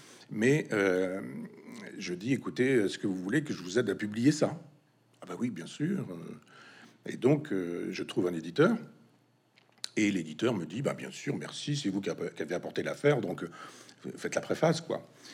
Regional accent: Normandy, France; je suis originaire de l'Orne, j'habite pas très loin de Mortagne-au-Perche

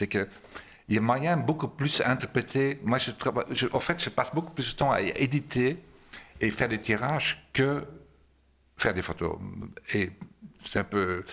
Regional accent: Belgium; Donc, j'avais un rapport un peu compliqué avec mon pays natal, la Belgique

